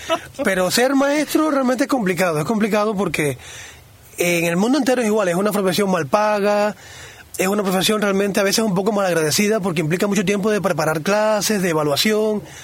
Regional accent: Holguín, Cuba; Soy de Holguín.

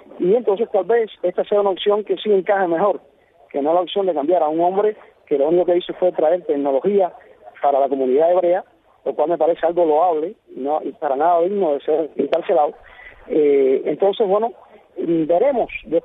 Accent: Cuba; por nosotros que somos cubanos del siglo XXI

